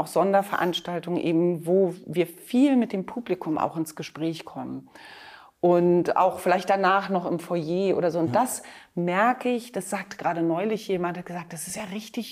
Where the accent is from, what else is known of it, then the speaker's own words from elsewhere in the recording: Berlin, Germany; Und ich bin ja Berlinerin